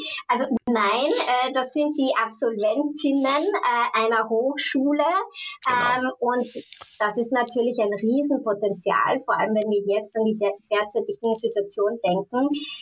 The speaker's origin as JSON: {"language": "German", "country": "United States", "lives_now": "Germany", "said": "ich komme ja selbst aus den USA und habe mit meinem Fulbright-Stipendium auch in den USA mein Studium abgeschlossen."}